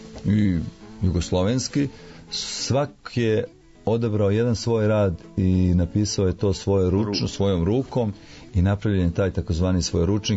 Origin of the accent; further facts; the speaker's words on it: Pljevlja, Pljevlja Municipality, Montenegro; u mom rodnom gradu, gde sam ja završio školu, gimnaziju, eto i rodio se.